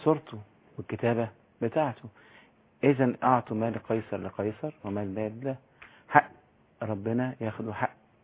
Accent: Egypt; ما احنا بيتنا مصر، بلدنا مصر

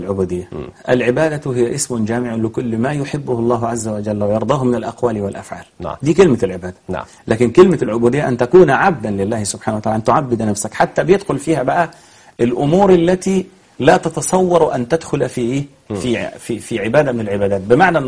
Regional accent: Egypt; إحنا مثلا عندنا في مصر

